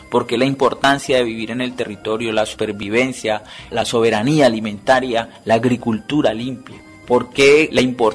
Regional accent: Colombia; now in Gijón, Spain; como una medida de protección, digamos, de las personas que vienen amenazadas desde Colombia.

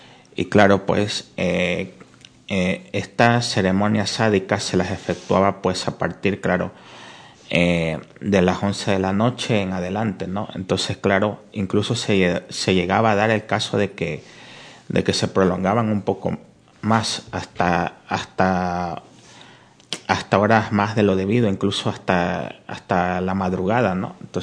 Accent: Ecuador; lo mismo que hay en mi país, Ecuador, que antes, hace 20 años, no lo había.

